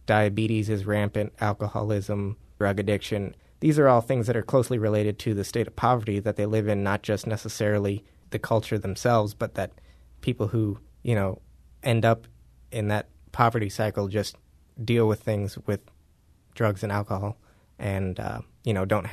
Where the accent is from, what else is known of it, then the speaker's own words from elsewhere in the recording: St. Louis, Missouri, United States; I'm born and raised in St. Louis.